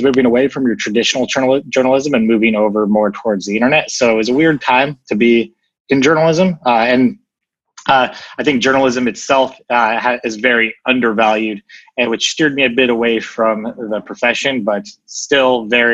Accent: Phoenix, Arizona, United States; Arizona. Phoenix.

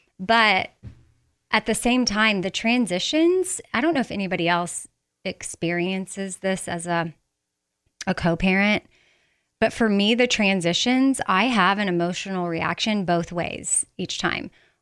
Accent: Texas, United States; So growing up in Texas, maybe that's why I was exposed to them.

